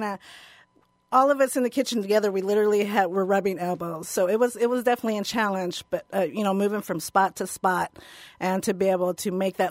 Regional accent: Midwest, United States; because I grew up on the Ohio River with my American family, my American Irish grandmother. And we literally had a camp right on the Ohio River.

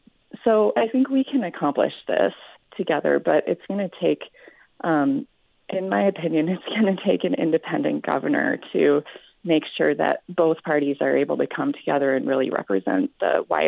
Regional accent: Antigo, Wisconsin, United States; now in Madison, United States; I'm from Antigo, Wisconsin, living in Madison now

